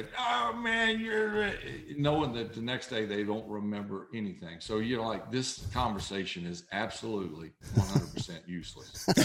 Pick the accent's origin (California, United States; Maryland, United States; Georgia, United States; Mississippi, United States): Mississippi, United States; I mean, look, I grew up in South Mississippi. My dad's my football coach.